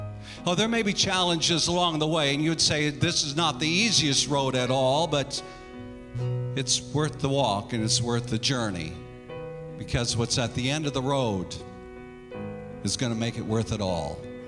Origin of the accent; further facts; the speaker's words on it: South Dakota, United States; church I grew up in out in South Dakota.